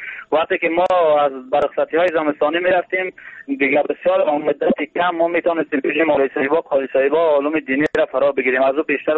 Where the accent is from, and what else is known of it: Badakhshan, Afghanistan